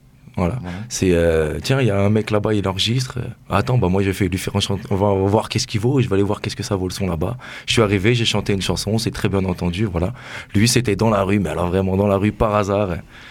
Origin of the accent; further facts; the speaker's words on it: Paris, Île-de-France, France; Moi, je viens aussi de Paris. J'ai des contacts de mon côté.